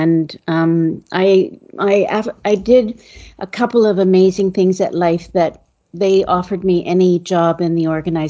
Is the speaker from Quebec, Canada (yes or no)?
yes; Montreal, Quebec, Canada; Well, I mean, I grew up in Montreal in Westmount, so I lived grew up in society